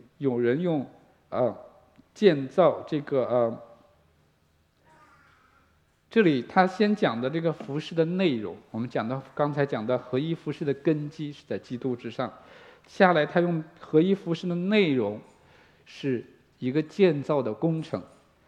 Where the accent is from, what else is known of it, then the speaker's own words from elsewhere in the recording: China; 你发现那个宝石这个词不是我们中国人想的那个珠宝的那个宝石